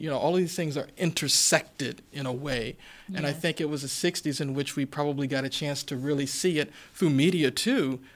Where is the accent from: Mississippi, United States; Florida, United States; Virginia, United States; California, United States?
Virginia, United States; growing up in Virginia, we didn't know anybody who was of Latino background.